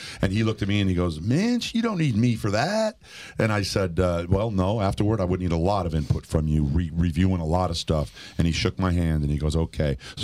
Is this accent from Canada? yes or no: no; Milwaukee, Wisconsin, United States; And see, it's deeper than that because I'm from Milwaukee. I was born and raised with the Packers.